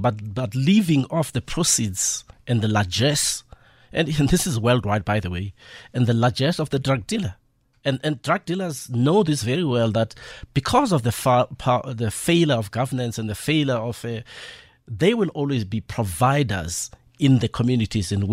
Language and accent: English; Port Elizabeth, Eastern Cape, South Africa; that growing up in Port Elizabeth, when you started seeing the bed sheets